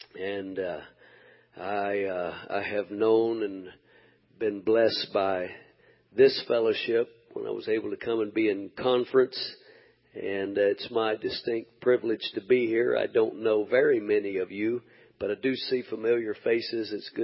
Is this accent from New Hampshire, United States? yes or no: no; Mississippi, United States; I didn't have a credit card, and I was from Mississippi, so.